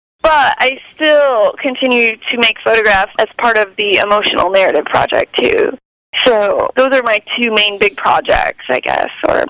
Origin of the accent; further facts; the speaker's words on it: Illinois, United States; now in Austin, United States; Yeah. I am originally from Illinois, where I grew up, where my mom lives, and I got a bachelor's degree in graphic design and fine art, moved to St. Louis for a little while